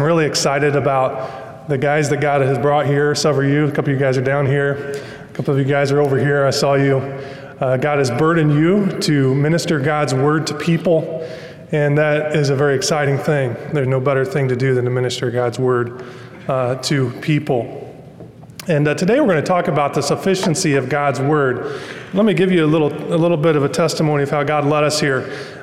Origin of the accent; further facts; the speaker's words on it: Detroit, Michigan, United States; now in South Carolina, United States; when I tell people we're from Detroit, they always say, "Detroit, aren't you glad you moved to South Carolina?"